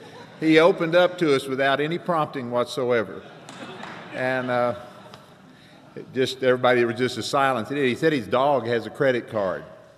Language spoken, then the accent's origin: English; Austin, Texas, United States; I'm an alcoholic from Austin, Texas.